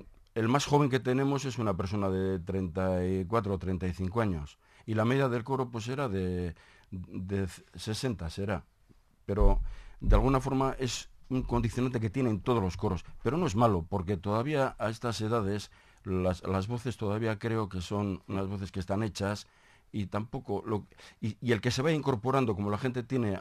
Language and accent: Spanish; Barakaldo, Basque Country, Spain; Yo me hago la referencia de mi pueblo, de Baracaldo.